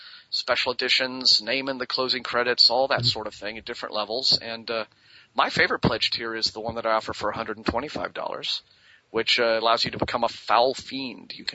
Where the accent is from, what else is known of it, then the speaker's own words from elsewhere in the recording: Austin, Texas, United States; I learned about an interesting historical case about my hometown, Austin, Texas.